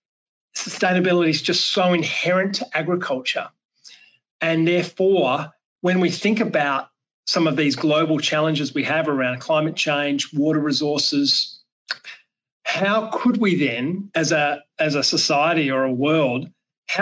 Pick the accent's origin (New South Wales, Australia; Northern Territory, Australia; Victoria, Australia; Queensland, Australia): New South Wales, Australia; now in Minneapolis, United States; But I'm a farm boy from central west New South Wales in Australia